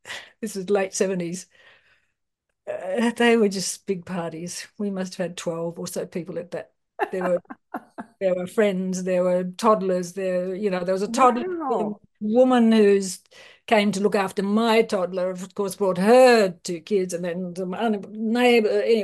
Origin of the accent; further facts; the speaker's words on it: Australia; I mean, I'm Australian. My husband at that point was, so he's from England. That's how come we're over there having that baby. Came back here to Australia